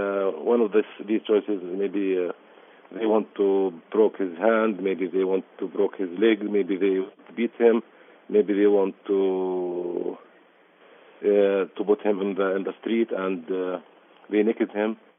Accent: Bethlehem, West Bank, Palestine; English is a second language; I am from Bethlehem, and I work in Hebron since 1995. I'm sorry because I will speak with English a little, and after that I will speak in Arabic.

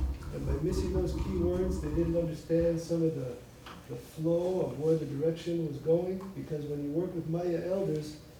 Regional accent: New York City, New York, United States; I'm a cultural anthropologist, born and raised in New York City

